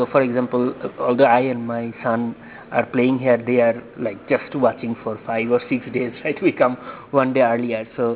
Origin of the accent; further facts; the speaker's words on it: Bangladesh; So we are from Bangladesh, and you know Bangladesh is a small country, a developing country.